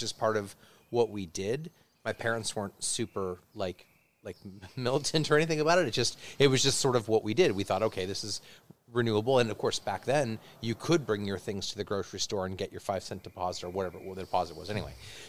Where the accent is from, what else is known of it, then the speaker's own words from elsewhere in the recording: San Carlos, California, United States; And it's weird because I grew up in San Carlos, which is across the bay from where we are.